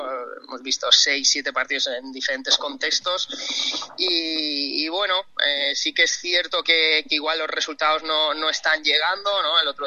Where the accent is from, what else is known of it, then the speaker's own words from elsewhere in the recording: Valencian Community, Spain; Y también pues un entrenador que para nosotros, y más siendo valencianos, ¿no?